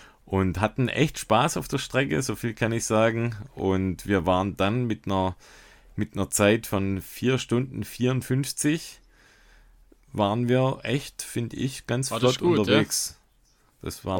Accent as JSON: {"language": "German", "region": "Baden-Württemberg", "country": "Germany", "said": "das habe ich als Schwabe"}